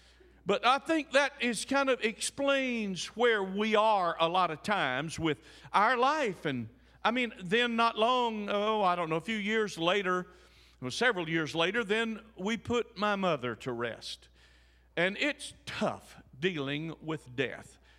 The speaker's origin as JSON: {"language": "English", "region": "Mississippi", "country": "United States", "tie": "born or raised there", "said": "not far from where I grew up in Mississippi, over in Macomb, Mississippi."}